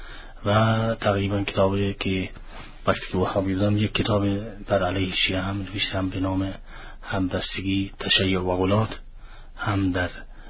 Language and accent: Persian; Yemen; also born or lived in Saudi Arabia; اصالتاً اهل یمن هستم.